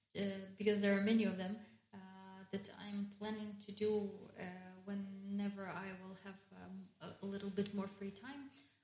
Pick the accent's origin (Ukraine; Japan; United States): Ukraine; Zhytomyr, Zhytomyr Oblast; I come from Zhytomyr, which is also not a big city.